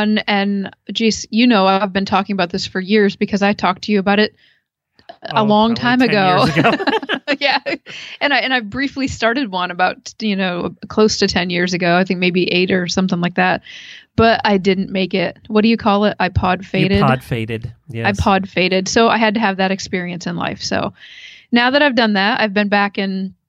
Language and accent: English; Ohio, United States; from Ohio.